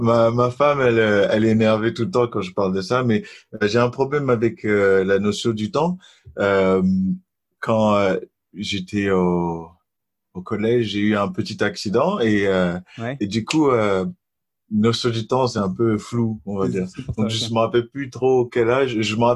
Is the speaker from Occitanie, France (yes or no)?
no; Montfermeil, Île-de-France, France; j'ai grandi, je suis né en France, je suis né dans un coin qui est pas très connu, je crois, c'est dans le 93, je suis né à Montfermeil, c'est dans le ghetto de... j'ai grandi, la plupart du temps, j'ai grandi en France